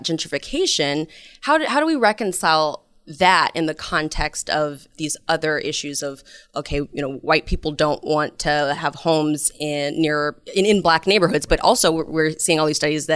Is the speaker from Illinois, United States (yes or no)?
no; Oakland, California, United States; So recently, I went back to my hometown of Oakland and did a segment on gentrification.